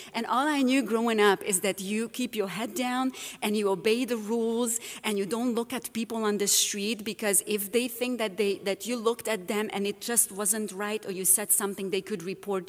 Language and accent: English; Romania; English is a second language; moved away; But originally, I am from Romania, and that is where the accent is coming from.